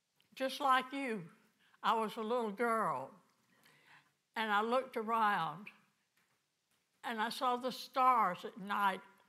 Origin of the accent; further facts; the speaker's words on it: Charleston, South Carolina, United States; moved away; But when I moved to New Jersey from Charleston, the tears ran down my face when I was leaving my home.